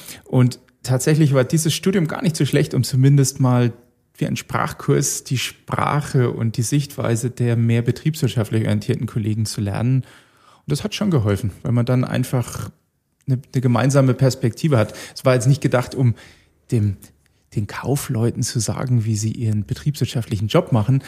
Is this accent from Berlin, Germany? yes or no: no; Bavaria, Germany; Und auch bei uns daheim in Bayern oder auch in Deutschland gibt es gar nicht so viel eigenständige Kinderspitäler